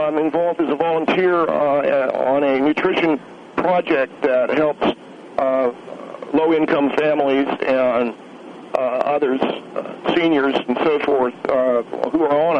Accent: California, United States; I grew up in California, and I was part of hamburger culture

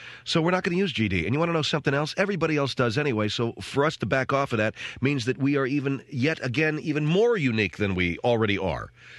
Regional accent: Ireland; I'm Irish, therefore I drink.

